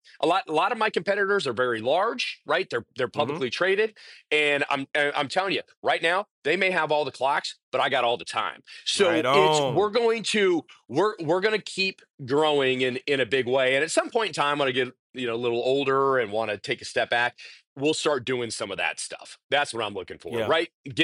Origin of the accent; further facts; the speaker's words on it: Sioux City, Iowa, United States; so my hometown is a town called Sioux City, Iowa. All right. Our plant's in Pender, Nebraska, 40 minutes south of Sioux City, Iowa. I grew up in Sioux City, Iowa.